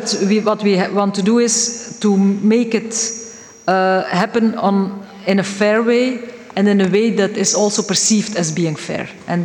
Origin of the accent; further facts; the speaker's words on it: Belgium; where I live, I'm from Belgium, we have a EU region